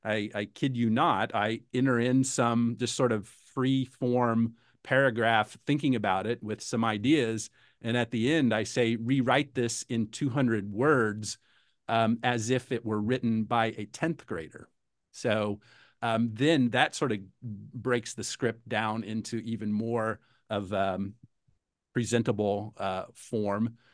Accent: Midwest, United States; that's a term that I use because I'm from the Midwest, probably.

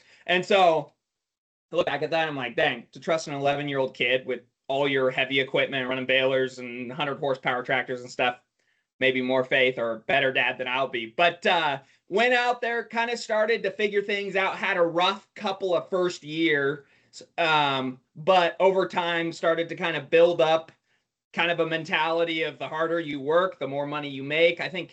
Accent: Idaho, United States; I born and raised in Idaho. So my parents moved here, and their vision for moving to Idaho

